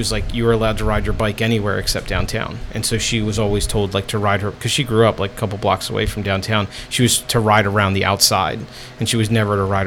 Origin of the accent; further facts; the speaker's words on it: Media, Pennsylvania, United States; I came from Media, Pennsylvania.